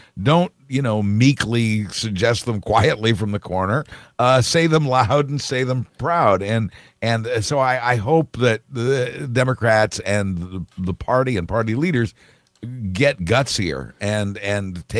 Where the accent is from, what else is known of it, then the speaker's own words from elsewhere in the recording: Wichita, Kansas, United States; he worked in my hometown of Wichita, Kansas